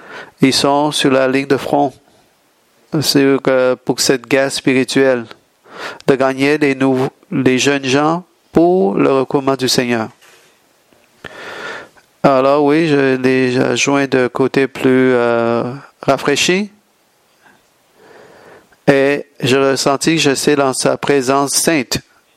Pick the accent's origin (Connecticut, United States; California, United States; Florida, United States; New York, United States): California, United States; San Diego; French is a second language; Je viens de San Diego. J'ai des shorts. Ici, c'est peut-être un peu plus froid.